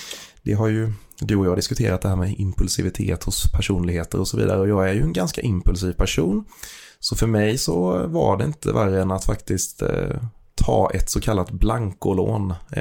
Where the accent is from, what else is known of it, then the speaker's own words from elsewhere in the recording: Växjö, Kronoberg County, Sweden; also born or lived in Gothenburg; som sagt, 33 år gammal, snart 34. Född och uppvuxen på Teleborg här i Växjö. Men flyttade strax över 20 år gammal till Göteborg.